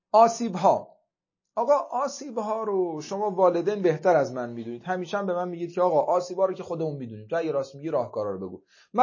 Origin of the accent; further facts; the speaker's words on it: Bandar Abbas, Hormozgan, Iran; من بچه بندرعباسم